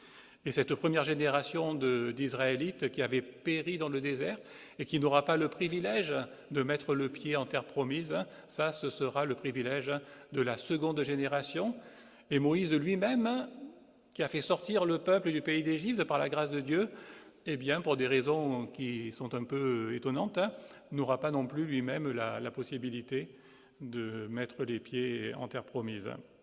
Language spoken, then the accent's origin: French; Aix-en-Provence, Provence-Alpes-Côte d'Azur, France; je suis ici et parmi vous, mais je viens d'Aix-en-Provence